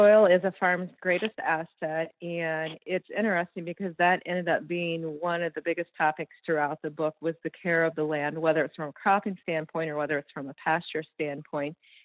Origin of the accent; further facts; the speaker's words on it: Michigan, United States; I'm originally from Michigan. The soil is very different in southern Michigan.